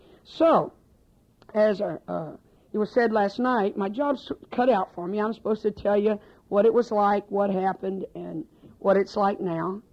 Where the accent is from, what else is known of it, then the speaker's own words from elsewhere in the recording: Pasadena, Texas, United States; born there; I was born in Pasadena, Texas. Not my fault.